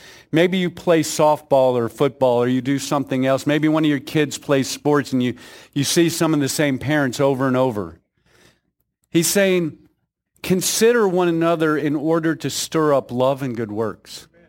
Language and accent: English; the South, United States; moved away; One, I'm from the South. It took me about 15 years living here to learn to say Washington instead of Washington.